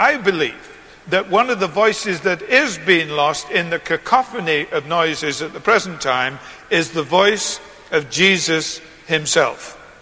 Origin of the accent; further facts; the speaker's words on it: England, United Kingdom; even though we grew up in England